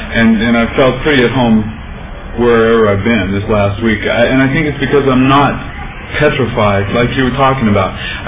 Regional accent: Olympia, Washington, United States; I'm an addict. And I'm from out of town. I'm from Olympia, Washington.

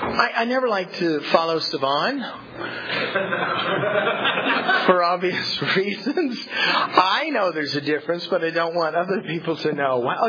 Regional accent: Fresno, California, United States; also born or lived in Los Angeles; I am from Fresno. I stopped being from Los Angeles about 2 years after I moved to Fresno.

